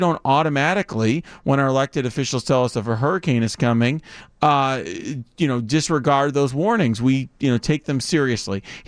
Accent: United States; But that's why I'm glad, as an American, that the FBI is investigating this matter.

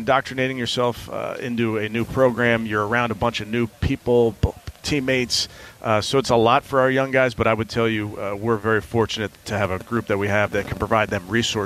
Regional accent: Philadelphia, Pennsylvania, United States; I grew up in Philadelphia watching the Eagles.

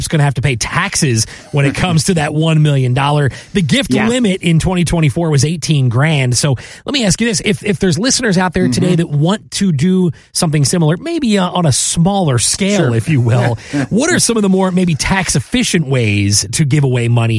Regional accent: Philadelphia, Pennsylvania, United States; Took place in my hometown of Philadelphia.

